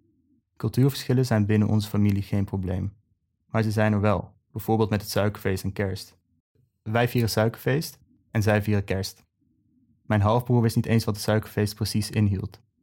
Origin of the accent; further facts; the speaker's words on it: Serbia; Dutch is a second language; now in Netherlands; mijn afkomst niet alleen in Nederland moet uitleggen, maar ook in Servië. Dat komt omdat ik Servië spreek met een accent, omdat mijn geboortedorp aan Bosnië grenst en deel uitmaakt van een apart cultureel gebied.